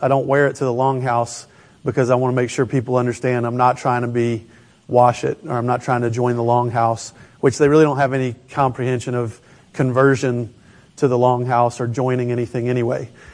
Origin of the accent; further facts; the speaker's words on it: Birmingham, Alabama, United States; accent: southern; moved away as an adult; You may detect a little bit of a southern accent as we go along. I grew up in Birmingham, Alabama, just south of there. And as EC said, we moved out to the reservation almost 10 years ago.